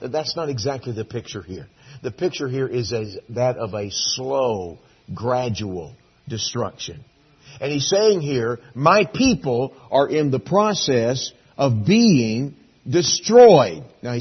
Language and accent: English; Texas, United States; I'm from Texas. I live in Texas. I always say that kind of hesitatingly because I'm rarely at home, but that's where my address is. I'm a Texan. I grew up there.